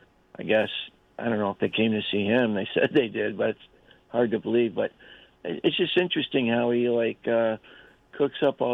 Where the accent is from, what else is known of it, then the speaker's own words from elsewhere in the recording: Santa Monica, California, United States; now in Orange County, United States; Yeah, well, I grew up in Santa Monica, and then later on I moved out to the O.C.